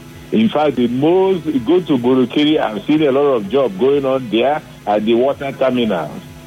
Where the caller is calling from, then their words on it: Port Harcourt, Rivers, Nigeria; Oh, I'm talking from Port Harcourt Local Government.